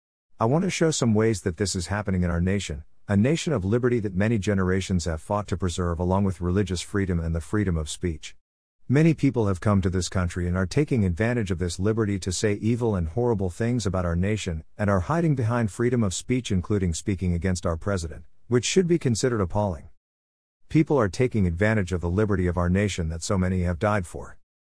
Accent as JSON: {"language": "English", "town": "Boston", "region": "Massachusetts", "country": "United States", "tie": "born or raised there", "moved": "as an adult", "said": "I was born in Boston, Massachusetts in December of 1959, was raised there and lived there for 35 years. I piked the Ka'a, and everything was wicked good."}